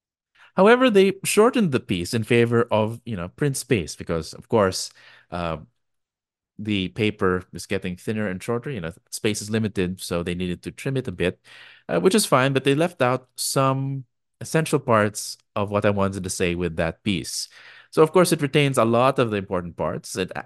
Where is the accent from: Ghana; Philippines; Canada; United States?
Philippines; as a moviegoer and as a Filipino citizen.